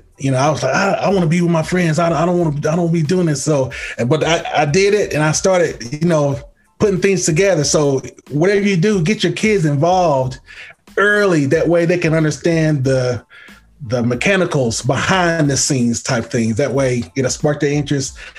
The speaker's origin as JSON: {"language": "English", "town": "Oak Ridge", "region": "Tennessee", "country": "United States", "tie": "born or raised there", "lives_now": "Spartanburg, United States", "said": "I'm from Oak Ridge, Tennessee, born and raised, 865 till I die. But I reside in Spartanburg, South Carolina right now. I've been here since 2007."}